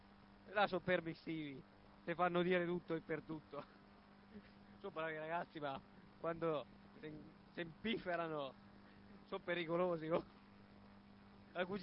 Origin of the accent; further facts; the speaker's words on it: Rome, Lazio, Italy; Sono Romano di Roma